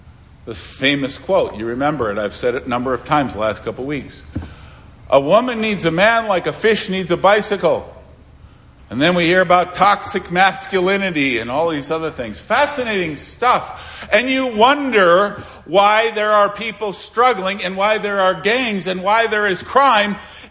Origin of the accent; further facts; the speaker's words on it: Milwaukee, Wisconsin, United States; I grew up in Milwaukee, a couple miles from the way the neighborhood separated or were delineated.